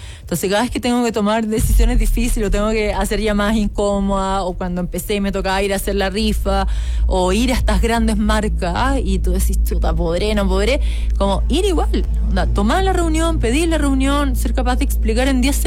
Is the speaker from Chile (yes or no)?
yes; Chile; como sigo siendo la única chilena que cruzó el Canal de la Mancha